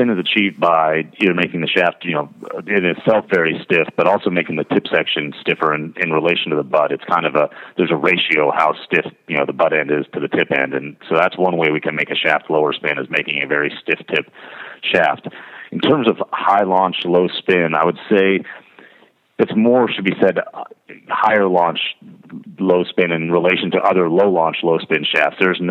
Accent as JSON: {"language": "English", "region": "Washington", "country": "United States", "tie": "born or raised there", "also_born_or_lived": "San Diego", "said": "But been born and raised in Washington, going to school in Seattle, and living most of my life in San Diego, you'd be hard-pressed to peel me off the West Coast."}